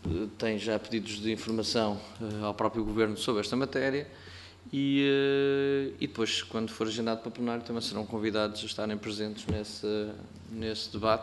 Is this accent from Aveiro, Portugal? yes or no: yes; Aveiro, Portugal; o caso do meu distrito, eu sou de Aveiro